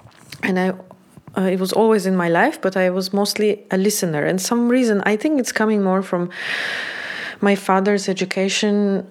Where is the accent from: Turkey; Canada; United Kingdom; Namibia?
Turkey; also born or lived in Azerbaijan; And then when we moved to Turkey, where I grew up, both my parents built pretty strong